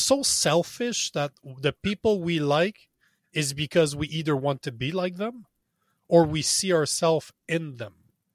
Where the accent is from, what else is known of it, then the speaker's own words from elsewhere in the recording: Canada; We're both Canadian. We come from the same place.